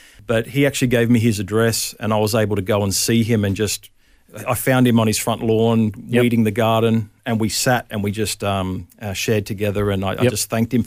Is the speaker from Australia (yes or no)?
yes; Hervey Bay, Queensland, Australia; also born or lived in Bowral; And I grew up in Hervey Bay, Queensland.